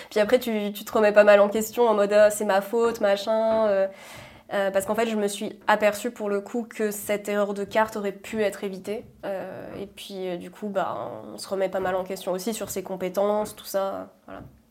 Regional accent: Corsica, France; je suis originaire de Corse.

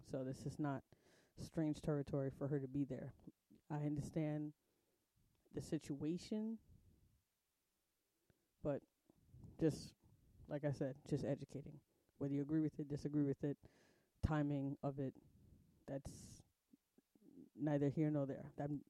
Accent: United States; As an American, when I go to different countries, you have to follow their rules.

